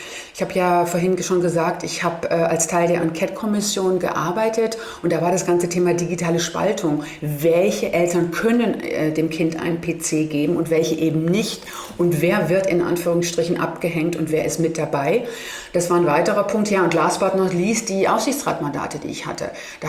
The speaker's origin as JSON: {"language": "German", "country": "Germany"}